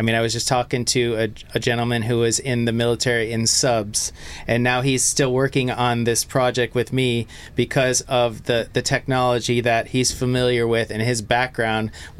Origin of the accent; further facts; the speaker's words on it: Kenosha, Wisconsin, United States; also born or lived in North Chicago, Illinois; I was born in Kenosha, Wisconsin, raised here, and then moved across the state line, went to high school in North Chicago, Illinois, came here as a kid with my dad.